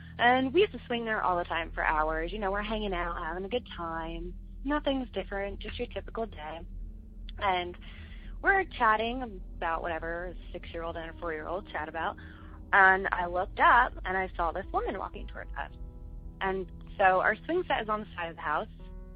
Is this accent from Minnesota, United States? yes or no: no; Lansdale, Pennsylvania, United States; now in Florida, United States; I'm calling from Florida. I have a quick short story for you all. My story is from Lansdale, Pennsylvania, where I'm originally from and where I grew up.